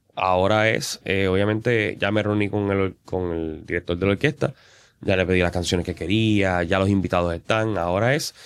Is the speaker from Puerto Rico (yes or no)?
yes; Levittown, Puerto Rico; also born or lived in Bayamón; Bueno, nací en Bayamón, me crié en Levittown toda la vida.